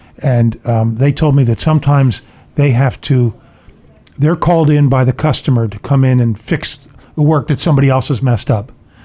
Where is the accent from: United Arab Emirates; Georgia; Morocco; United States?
United States; Levittown, Pennsylvania; when I was a kid growing up in Levittown, Pennsylvania, we only had one dentist, I think, there in town.